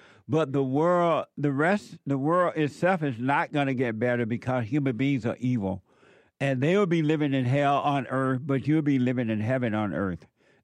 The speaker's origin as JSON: {"language": "English", "region": "Alabama", "country": "United States", "tie": "born or raised there", "said": "The last time I saw it work was when I was growing up in Alabama."}